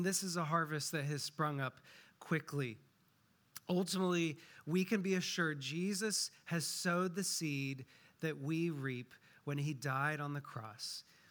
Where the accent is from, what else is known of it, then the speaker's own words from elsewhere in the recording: Washington, United States; I grew up in a small town that was just surrounded by wheat fields.